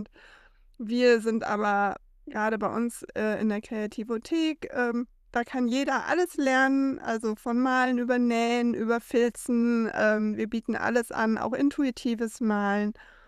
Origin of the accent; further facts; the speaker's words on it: Sprockhövel, North Rhine-Westphalia, Germany; Ich komme aus Sprockhövel.